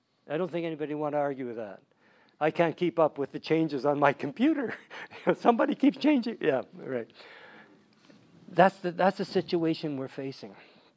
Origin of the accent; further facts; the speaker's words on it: Red Jacket, Saskatchewan, Canada; born there; I was born in Red Jacket, Saskatchewan. No electricity, no flush toilets, no holidays.